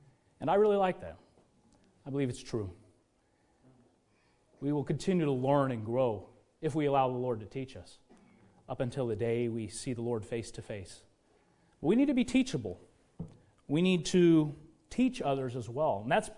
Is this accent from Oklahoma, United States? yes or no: yes; Oklahoma, United States; Even though I was born and raised in Oklahoma, we have a lot of agriculture out that way, kind of like up here.